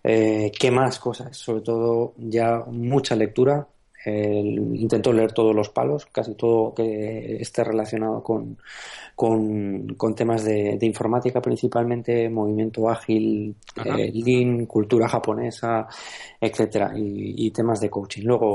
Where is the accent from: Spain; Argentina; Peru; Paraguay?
Spain; Aragon; voy a empezar diciendo que soy maño, con mucho orgullo, la verdad. Cada año que paso fuera me siento más atraído hacia mi casa